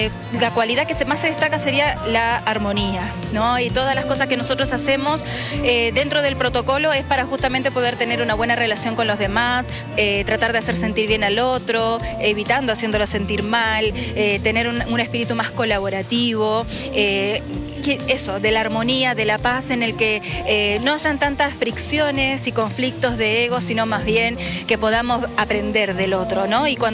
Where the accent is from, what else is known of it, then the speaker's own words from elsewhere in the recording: Japan; personalmente me crié en Japón, hice toda mi infancia allá